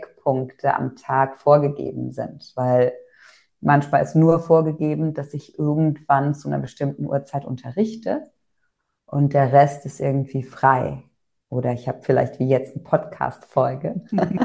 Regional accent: North Rhine-Westphalia, Germany; wo ich herkomme. Nordrhein-Westfalen, Sauerland, Eifel.

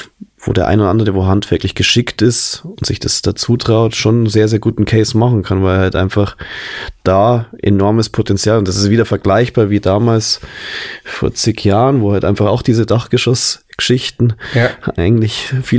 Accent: Bavaria, Germany; Also dieses Gebiet war schon von mir als Kind irgendwo, ja, ich komme aus der Nähe

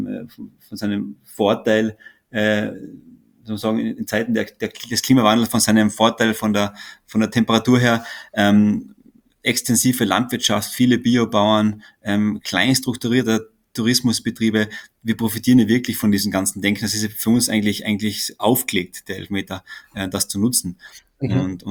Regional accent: Weissensee, Carinthia, Austria; Wir sind keine Tiroler, wir sind keine Salzburger. Wir sind Kärntner, wir sind Weißenseer

